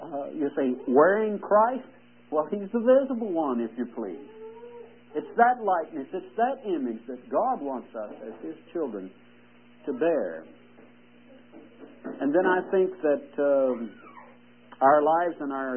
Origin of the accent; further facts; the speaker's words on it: Lexington, Kentucky, United States; my wife and I are the only natives here, I think. Only native Kentuckians. I was born in Lexington 20 years ago, I think.